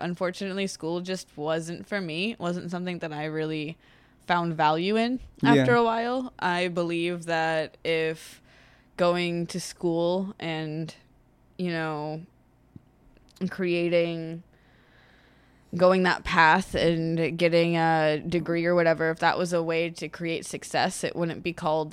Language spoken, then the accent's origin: English; New England, United States; It's just the fact that I'm from New England and I used to work at Dunkin' Donuts.